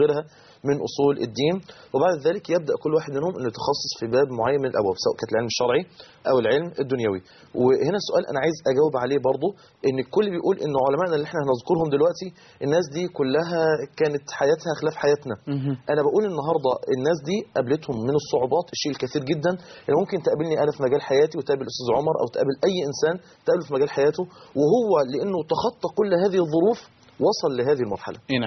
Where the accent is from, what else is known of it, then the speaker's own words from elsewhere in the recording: Mansoura, Dakahlia, Egypt; في كليه الصيدله عندنا في المنصوره